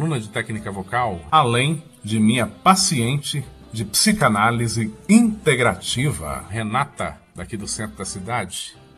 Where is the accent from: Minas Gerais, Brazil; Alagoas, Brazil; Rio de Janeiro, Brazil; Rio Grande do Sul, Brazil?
Minas Gerais, Brazil; Sete Lagoas